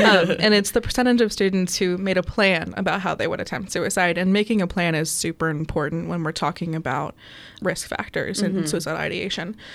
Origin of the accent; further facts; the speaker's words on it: Eastern Shore, United States; I come from the Eastern Shore and there are no services that are LGBTQ specific on the shore besides the two P flags that are located there.